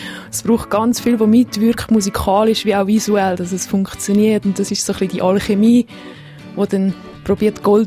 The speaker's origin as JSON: {"language": "German", "town": "Winterthur", "region": "Zurich", "country": "Switzerland", "said": "Ich komme aus Winterthur."}